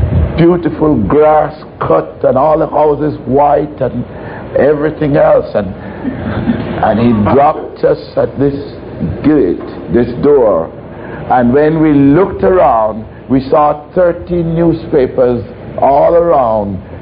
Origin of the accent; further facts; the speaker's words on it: Jamaica; now in United States; because we are from Jamaica. We don't know anything about what goes on over here.